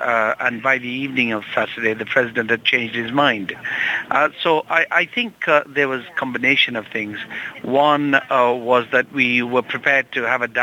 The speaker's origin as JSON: {"language": "English", "town": "Rotherham", "region": "Yorkshire and the Humber", "country": "United Kingdom", "said": "And of course, I'm from Rotherham, and Saeed is from Dewsbury, so we were all Yorkshire people, if you like"}